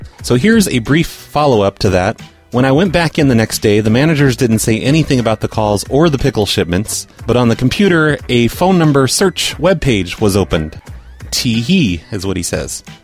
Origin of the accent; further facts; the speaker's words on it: England, United Kingdom; I don't know, because I'm from England.